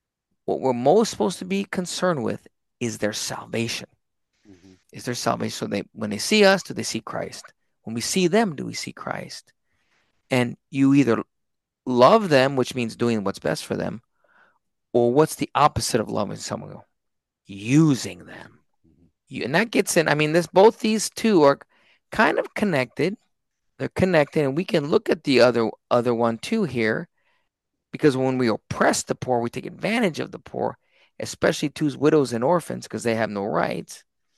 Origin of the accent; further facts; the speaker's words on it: Texas, United States; I lived in New York for a while. I was a foreigner. I was from Texas.